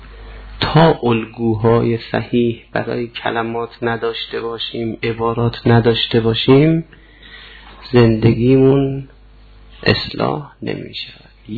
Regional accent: Iran; من اول که به دنیا آمدم ایرانی بودم، به سن بلوغ که رسیدم مسلمان شدم.

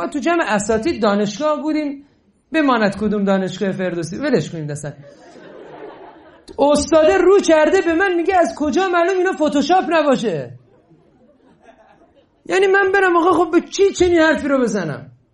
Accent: Iran; ما ایرانیم، ما بهتر از همه مردم دنیا هستیم

